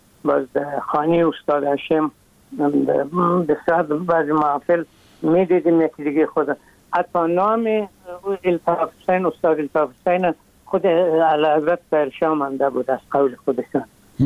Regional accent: Afghanistan; اونام به این امید که گویا ما از افغانستان آمدیم

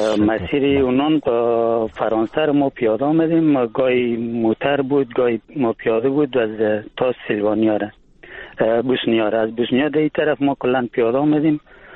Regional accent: Afghanistan; now in France; مسیرهای که ما از افغانستان طی کردیم، ما آمدیم از مرز پاکستان و ایران و تو ترکیه.

